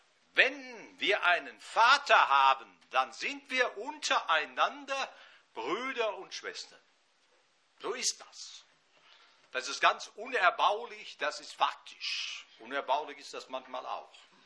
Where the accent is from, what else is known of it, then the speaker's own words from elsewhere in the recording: North Rhine-Westphalia, Germany; Ich bin groß geworden im Sauerland in einer Gemeinschaft